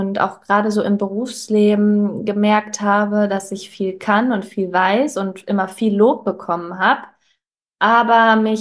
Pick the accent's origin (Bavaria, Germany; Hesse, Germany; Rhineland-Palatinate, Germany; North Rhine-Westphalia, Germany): North Rhine-Westphalia, Germany; born there; moved away as an adult; now in Düsseldorf, Germany; ich bin 29 Jahre alt, gebürtige Ostwestfalin, bin für Studium nach Düsseldorf gezogen